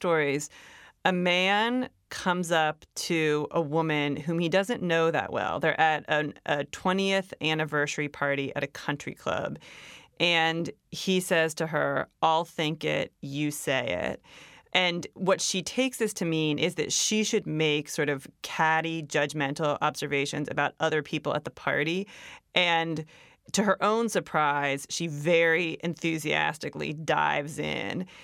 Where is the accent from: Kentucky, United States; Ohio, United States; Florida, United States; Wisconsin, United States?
Ohio, United States; I grew up in Ohio. I attended boarding school in Massachusetts.